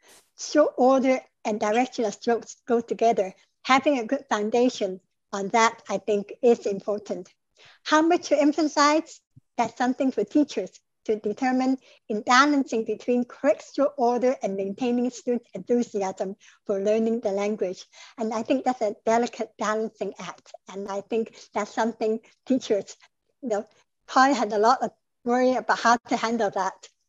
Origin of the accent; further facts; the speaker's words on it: Canada; English is a second language; also born or lived in Vancouver; Since I come from Canada, I'm familiar with those for the same farm tool.